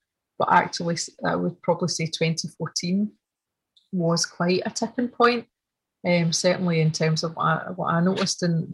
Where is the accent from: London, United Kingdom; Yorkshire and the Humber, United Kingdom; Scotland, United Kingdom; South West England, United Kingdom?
Scotland, United Kingdom; Glasgow; also born or lived in East Kilbride; Well, when I was a kid and I grew up in Glasgow from my primary school years, we lived south of the river, so I didn't really know this area too well. And it was only when we moved to East Kilbride